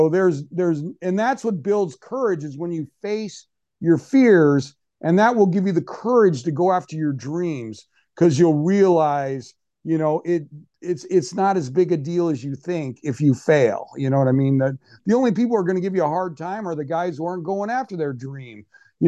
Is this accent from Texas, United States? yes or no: no; California, United States; And I come from California.